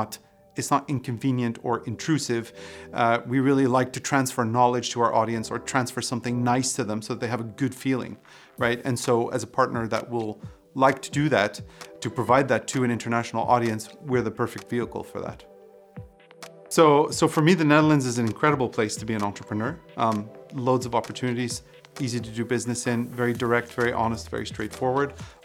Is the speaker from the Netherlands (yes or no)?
no; Canada; I'm from Canada